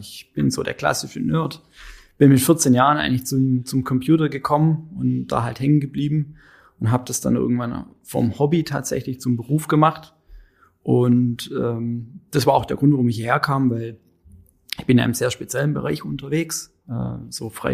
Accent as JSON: {"language": "German", "region": "Baden-Württemberg", "country": "Germany", "tie": "born or raised there", "moved": "as an adult", "said": "Ich bin eigentlich aus dem Süden der Republik, komme aus einem beschaulichen Dörfchen von der Ostalb in der Nähe von Aalen. Da bin ich aufgewachsen und bin dann nach dem Studium hier hergekommen, wegen der Arbeit, und bin hier geblieben bis heute. In 2006 war"}